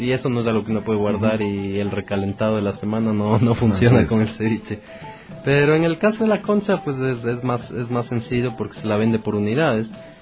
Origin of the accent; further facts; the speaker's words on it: Ecuador; Y es algo que nos da identidad en la parte culinaria como ecuatorianos.